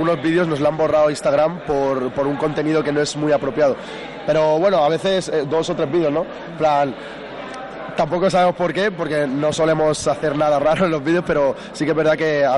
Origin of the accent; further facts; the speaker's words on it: Morocco; porque yo soy marroquí y hablo árabe.